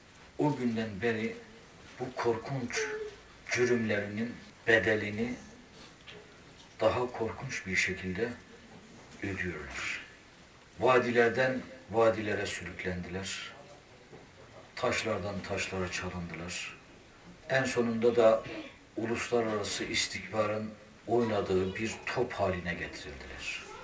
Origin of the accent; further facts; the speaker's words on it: Erzurum, Turkey; now in Istanbul, Turkey; Erzurumluyum. İstanbul'da ikamet etmekteyim.